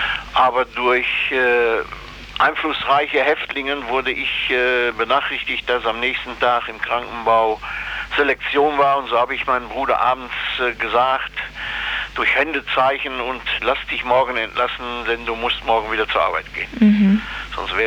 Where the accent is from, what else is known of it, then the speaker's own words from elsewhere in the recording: Schmallenberg, North Rhine-Westphalia, Germany; von Auschwitz aus in meinen Heimatort Schmallenberg einen Brief zu schreiben